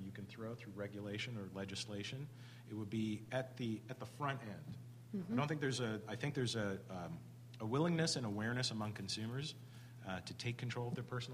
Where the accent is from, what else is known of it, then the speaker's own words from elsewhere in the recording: Canada; I'm a Canadian citizen, so I'm somewhat familiar with the same problem elsewhere